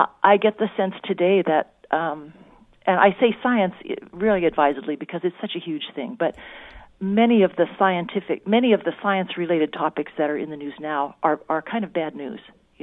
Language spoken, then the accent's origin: English; Oregon, United States; I got to know forestry a little bit because I grew up in the South Coast, Oregon, and I was steeped in forests and logging.